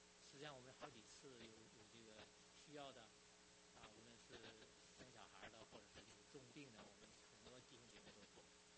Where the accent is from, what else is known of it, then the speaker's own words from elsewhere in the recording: China; 那我能想到的就是，我们中国人可能觉得什么？